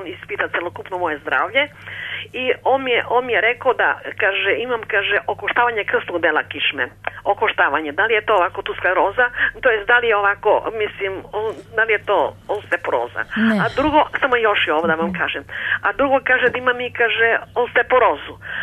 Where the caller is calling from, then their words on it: Leskovac, Southern and Eastern Serbia, Serbia; Ja sam slušateljka iz Leskovca